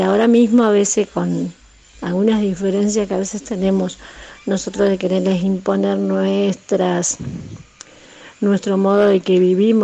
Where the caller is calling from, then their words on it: Gualeguaychú, Entre Ríos, Argentina; de Gualeguaychú, Entre Ríos.